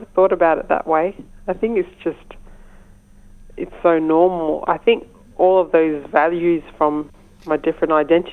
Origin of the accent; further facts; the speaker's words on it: Australia; I said, I'm from here. I'm an Aboriginal Afghan woman.